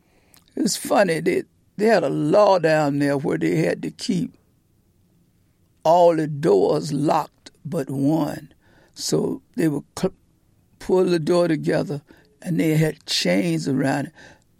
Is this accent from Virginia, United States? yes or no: yes; Portsmouth, Virginia, United States; Portsmouth, Virginia.